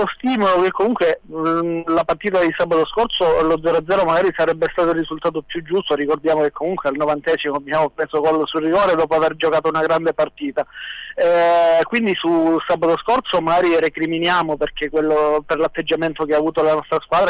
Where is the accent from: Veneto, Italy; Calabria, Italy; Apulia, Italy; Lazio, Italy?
Calabria, Italy; Gioia Tauro; visto che comunque siamo tutti di Gioia Tauro, ci conosciamo tutti, siamo amici